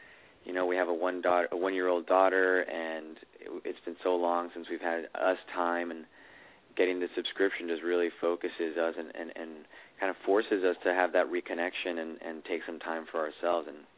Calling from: New York City, New York, United States; New York City.

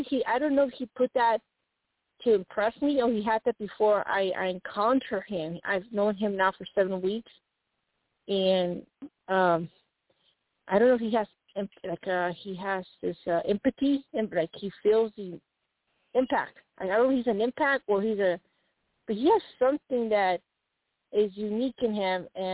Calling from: Arizona, United States

